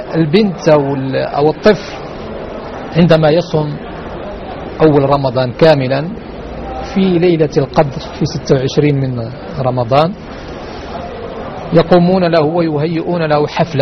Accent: Morocco; now in Brazil; البرازيل انتقلت إليها 2002 يعني هاجرت من المغرب إلى البرازيل،

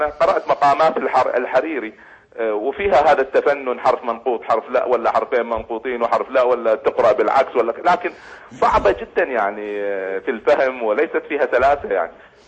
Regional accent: Kuwait; سلمت عليك … من الكويت.

